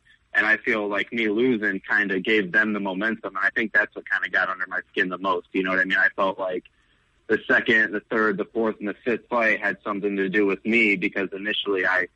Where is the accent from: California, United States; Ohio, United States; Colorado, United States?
Ohio, United States; You know, I grew up in Ohio, and one of the biggest things in Ohio is the Michigan-Ohio State football game.